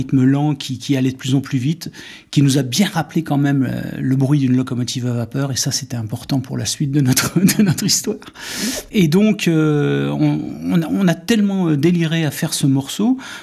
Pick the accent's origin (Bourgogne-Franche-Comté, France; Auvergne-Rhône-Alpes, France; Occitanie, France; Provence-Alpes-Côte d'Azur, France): Bourgogne-Franche-Comté, France; Varennes-Vauzelles; Nous, on est de Varennes-Vauzelles, donc cette cité ouvrière qui a été construite autour des ateliers SNCF où tous nos grands-parents, nos parents ont travaillé.